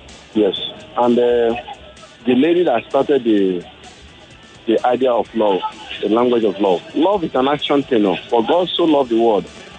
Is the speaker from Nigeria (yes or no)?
yes; Nigeria; I'm not happy as a Nigerian.